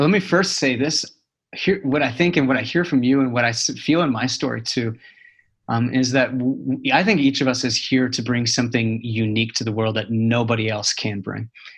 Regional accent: Illinois, United States; I grew up in Illinois. I mean, I grew up all over the place.

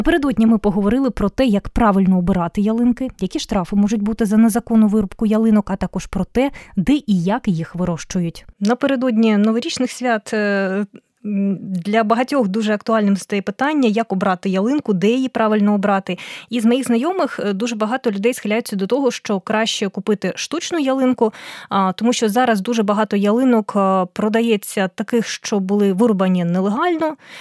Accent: Luhansk Oblast, Ukraine; я сама з Луганщини, і у нас сосни ростуть. Ялинок у нас, ну, таких, щоб купити десь, ну, в моєму місті маленькому, такого не було.

